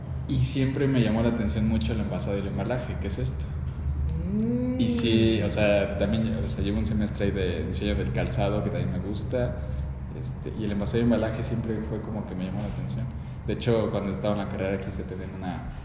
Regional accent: Mexico City, Mexico; Sí, yo soy de aquí del DF.

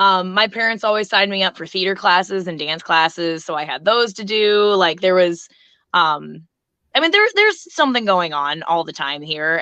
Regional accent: Davenport, Iowa, United States; Yes. Yep. Born and raised in Davenport, Iowa.

